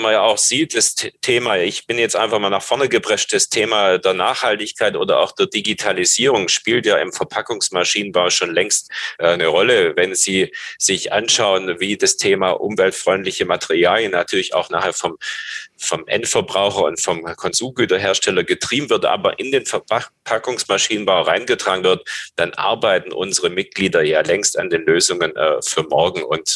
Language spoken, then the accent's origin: German; Rhineland, Germany; born there; Absolut, jetzt komme ich als gebürtiger Rheinländer, deswegen bin ich da vielleicht etwas mutiger